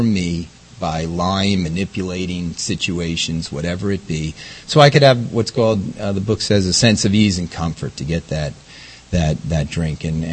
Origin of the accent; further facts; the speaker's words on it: New York, United States; You know, my experience, I grew up in New York, a big Irish Catholic Italian family. I have 5 sisters and 2 brothers.